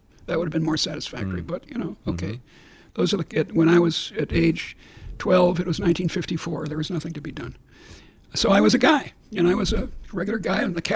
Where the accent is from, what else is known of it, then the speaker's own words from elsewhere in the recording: Boston, Massachusetts, United States; I was born in Boston. Does that mean I stay in Boston all my... Or not born, but I raised in Boston.